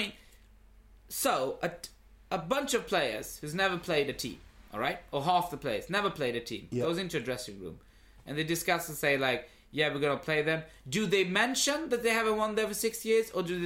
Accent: Pakistan; It's like, no, I'm from Pakistan.

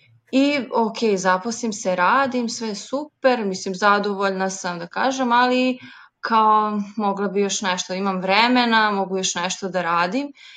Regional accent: Belgrade, Serbia; živim i rođena sam u Beogradu

